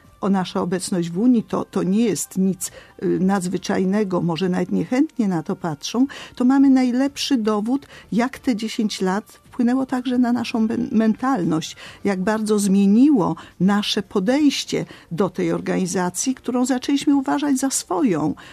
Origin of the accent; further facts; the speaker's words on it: Silesian Voivodeship, Poland; Ja zresztą widziałam mniej obaw u nas na Śląsku niż w innych częściach Polski